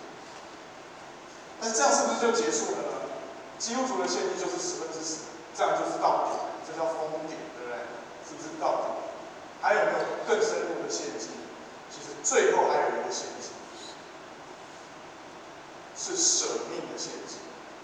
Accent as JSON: {"language": "Chinese", "country": "China", "said": "我们中国人会养育父母，我们会报答父母"}